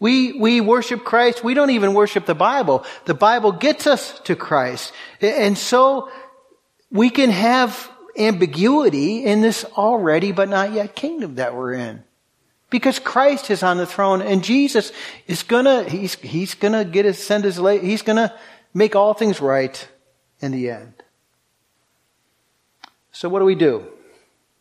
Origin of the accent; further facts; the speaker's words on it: New England, United States; I come from New England, as you know.